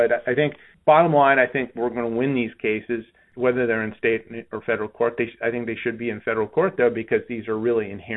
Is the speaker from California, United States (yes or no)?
yes; California, United States; California, my home state where I am right now